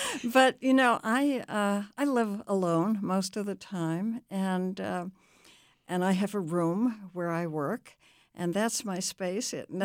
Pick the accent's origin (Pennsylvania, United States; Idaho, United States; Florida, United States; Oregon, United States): Pennsylvania, United States; also born or lived in Hawaii / Japan; so I was born in Hawaii. I have a birth certificate to prove it. And I spent my childhood in Pennsylvania during World War II when my father was overseas